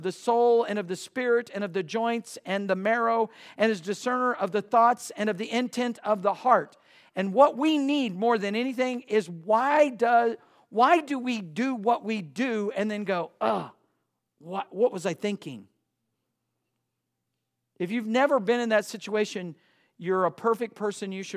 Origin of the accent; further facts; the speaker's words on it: United States; I'm an American. I love America.